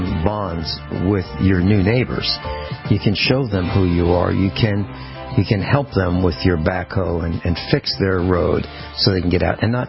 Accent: Virginia, United States; And I came from someplace else. I came from Virginia. So they didn't trust me because I'm not from here.

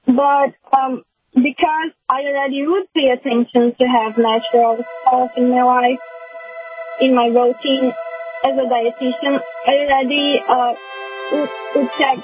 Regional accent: Brazil; So, I'm from Brazil, and in Brazil I used to be a nutritionist or a dietitian.

